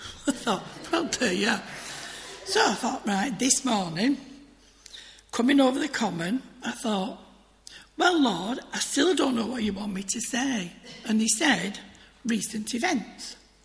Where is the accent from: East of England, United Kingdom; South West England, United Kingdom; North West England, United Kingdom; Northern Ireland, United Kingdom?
North West England, United Kingdom; Tyldesley; So Tilsley, born and bred in Tilsley, born in the house that mum and dad lived in. Aunties, uncles, cousins, everybody was round.